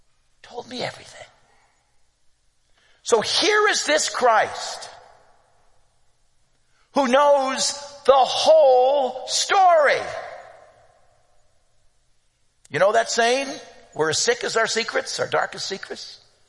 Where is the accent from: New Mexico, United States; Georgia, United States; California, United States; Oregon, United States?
California, United States; Santa Monica; We're from Santa Monica in Santa Monica, California.